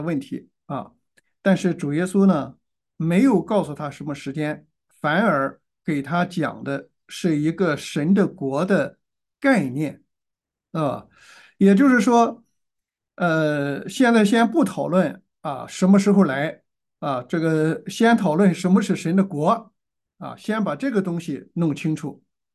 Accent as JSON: {"language": "Chinese", "country": "China", "said": "所以，这个对于我们中国人啊，对于天和神啊"}